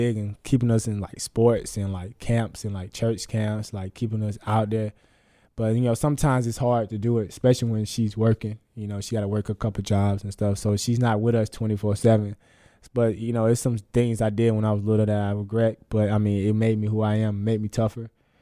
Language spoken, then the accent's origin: English; Augusta, Georgia, United States; Growing up, I'm from Augusta, Georgia. I grew up in not the best area, but, you know, it is what it is.